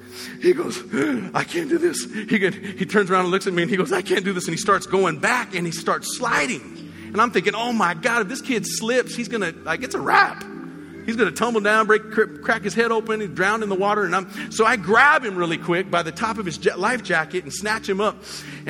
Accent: Colorado, United States; I grew up in Colorado, and so there's this lake. A river ran through our town, and the town sat on a lake.

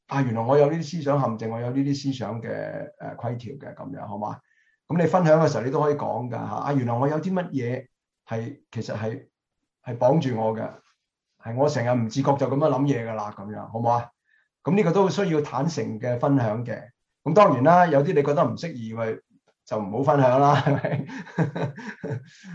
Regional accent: China; 其实呢个咧，同我哋中国人咧嘅成长好有关嘅。我哋中国人咧就系、是。

